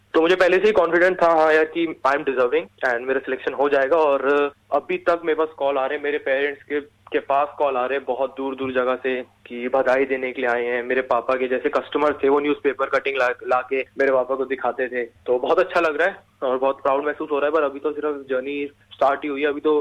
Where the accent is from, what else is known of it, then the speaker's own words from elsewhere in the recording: Noida, Uttar Pradesh, India; हाँ जी, मैं basically Noida born हूँ और मैं अभी 19 ईयर्स का हूँ और मैं नोएडा में दिल्ली पब्लिक स्कूल से पढ़ा हूँ।